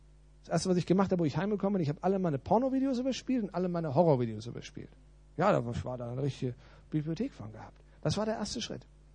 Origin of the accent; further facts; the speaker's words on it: Germany; Ich bin doch ein Deutscher, das ist doch zu leicht.